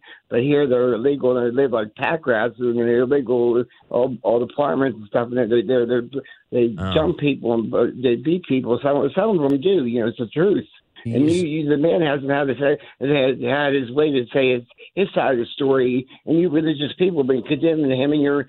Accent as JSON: {"language": "English", "country": "United States", "said": "But I'm American."}